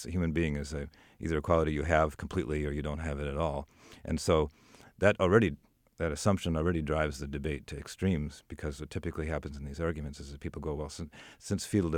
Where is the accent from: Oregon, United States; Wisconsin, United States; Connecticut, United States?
Wisconsin, United States; also born or lived in North Carolina; I grew up in Wisconsin, but but I live in North Carolina for 20 years.